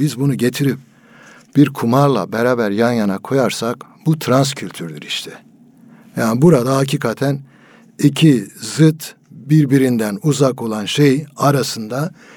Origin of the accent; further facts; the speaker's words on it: Elazığ, Turkey; bakın Elazığlıyım ben, bizim kültürde eskiden daha yaygındı.